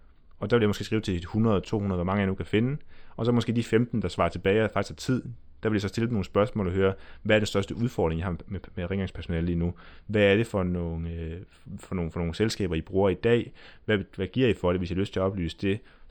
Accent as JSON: {"language": "Danish", "region": "Central Denmark Region", "country": "Denmark", "said": "Jeg er fra Vestjylland, så jeg siger ikke, at jeg er god til noget som helst."}